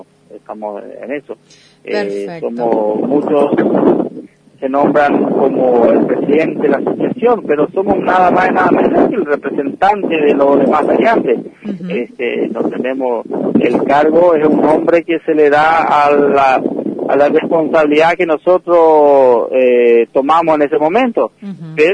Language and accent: Spanish; San Antonio, Misiones, Argentina; now in Iguazú, Argentina; yo soy nacido en San Antonio, o sea, zona norte también, nací, me crié en la chacra, soy agricultor de cuna, y vine a Iguazú ya hace 23 años, pero en las 2.000 hectáreas hace 5 años más o menos que estoy.